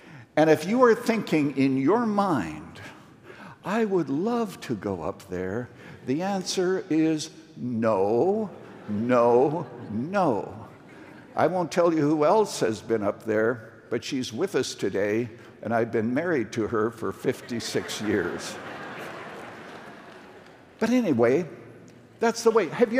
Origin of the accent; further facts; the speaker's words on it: Saskatchewan, Canada; I'm a little boy growing up in Saskatchewan, Canada, the last of five children, born on a farm, closest town, 5 miles away, 75 people.